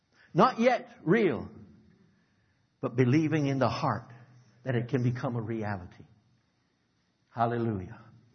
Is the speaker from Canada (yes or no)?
yes; Alberta, Canada; You know that we come from Alberta.